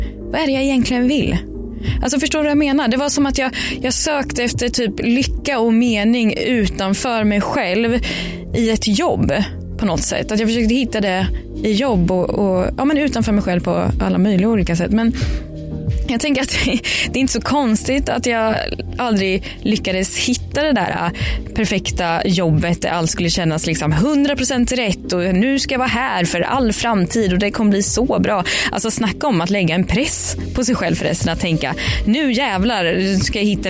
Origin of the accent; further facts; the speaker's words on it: Linköping, Östergötland, Sweden; i mitt barnrum i villan hemma i Linköping